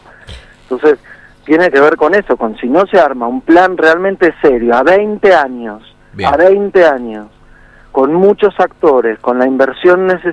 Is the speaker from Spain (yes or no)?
no; Argentina; te lo digo como argentino, ¿entendés? Sí. Ni siquiera lo digo desde el lado de Salta, que no me corresponde, porque ni siquiera soy salteño. aunque me sienta parte.